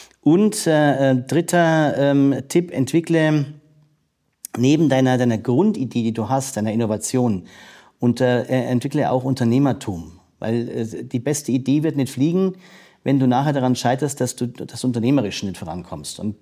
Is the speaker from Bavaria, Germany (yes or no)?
yes; Kallmünz, Bavaria, Germany; ich komme aus Kallmünz, wunderschöner Ort, in der Oberpfalz, an Naab und Vils gelegen.